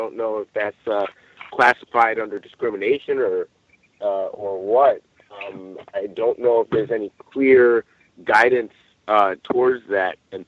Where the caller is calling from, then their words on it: Orange County, California, United States; I'm calling in from Orange County, California.